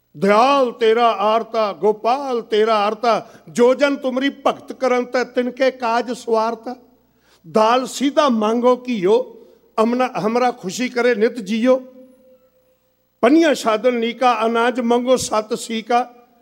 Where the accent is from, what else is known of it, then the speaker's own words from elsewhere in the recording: Algon, Punjab, India; ਕਲਸੀਆਂ ਪਿੰਡ ਦਾ, ਮੇਰੇ ਪਿੰਡ ਅਲਗੋਂ ਦੇ ਨੇੜੇ ਹੈ, ਉਹਨੇ ਅਲਗੋਂ ਸ਼ਹਿਰ ਵਿੱਚ ਬੜੇ ਵਿਸਥਾਰ ਨਾਲ ਆਣ ਕੇ ਦੱਸਿਆ ਅਰਥ ਕੀਤੇ